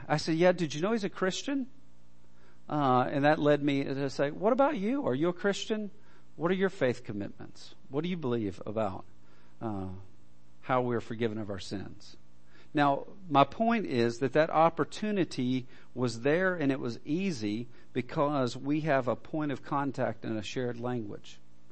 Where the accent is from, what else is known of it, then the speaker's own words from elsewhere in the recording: Alabama, United States; I grew up in Alabama. I'm an Alabama football fan.